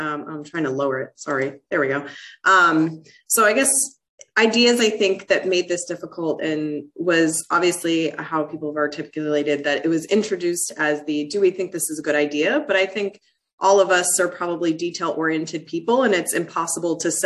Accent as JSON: {"language": "English", "region": "Maryland", "country": "United States", "tie": "born or raised there", "said": "I grew up in Maryland near University of Maryland College Park"}